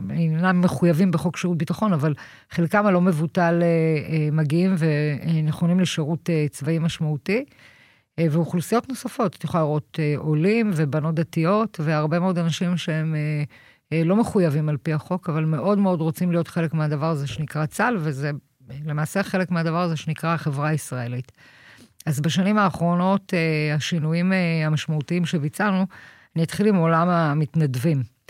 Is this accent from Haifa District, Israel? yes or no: yes; Kiryat Motzkin, Haifa District, Israel; now in Modi'in, Israel; אני גר היום במודיעין, במקור אני מקריית מוצקין, משפחה שלי שם.